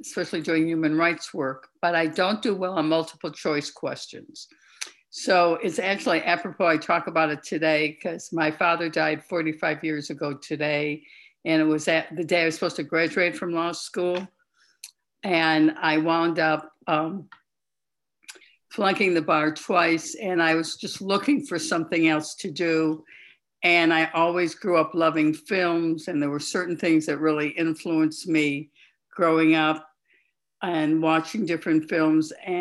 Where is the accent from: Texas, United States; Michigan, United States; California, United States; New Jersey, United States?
Michigan, United States; Detroit; because I grew up with him in Detroit, with him being my father's hero.